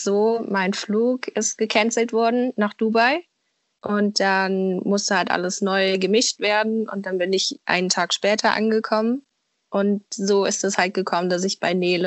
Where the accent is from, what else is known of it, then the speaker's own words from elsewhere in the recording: North Rhine-Westphalia, Germany; Ich komme aus der Nähe von Köln.